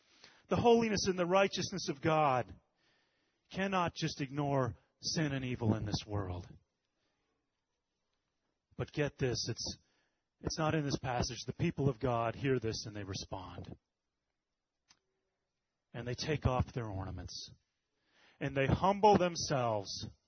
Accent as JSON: {"language": "English", "town": "Holland", "region": "Michigan", "country": "United States", "tie": "born or raised there", "said": "a guy that I saw on the streets in the town that I grew up on and in Holland, Michigan."}